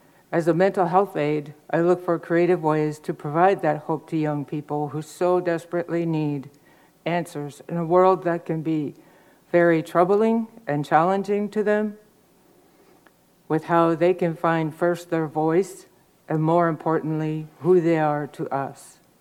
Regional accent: Kake, Alaska, United States; from Cake, Alaska.

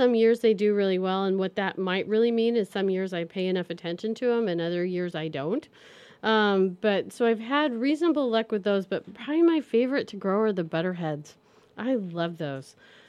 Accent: Oregon, United States; it's not like when I grew up in Oregon, you know, zucchini was like, you couldn't give it away.

